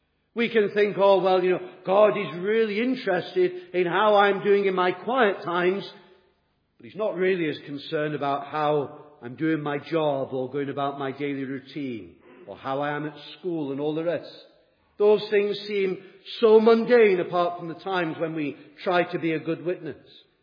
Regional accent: Southport, North West England, United Kingdom; My then pastor, when I was growing up in Southport, Peter Day, encouraged me to get to grips with the wisdom that is found in this book

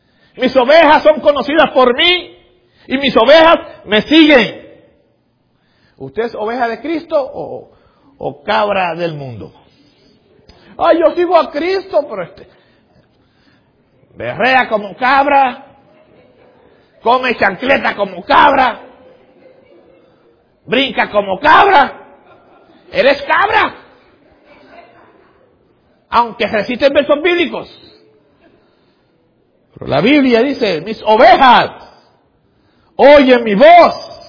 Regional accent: Puerto Rico; Y como puertorriqueño, al fin, ustedes saben que casi no me quedo callado

